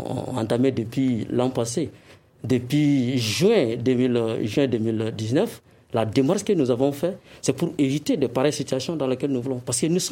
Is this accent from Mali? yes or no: yes; Mali; Nous ne sommes pas contre le Mali. Nous sommes des Maliens. Et nous sommes des acteurs de l'école malienne.